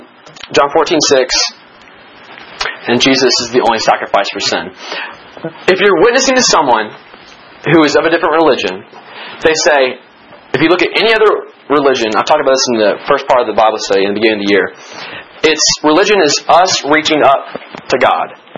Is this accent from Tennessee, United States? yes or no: yes; Nashville, Tennessee, United States; And I said, I'm from Nashville.